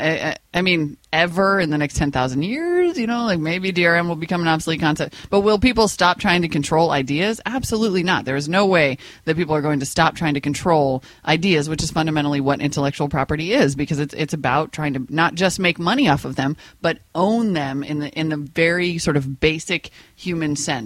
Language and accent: English; Montana, United States; also born or lived in North Dakota; I am from Montana, and I went to high school. And I went to high school in North Dakota.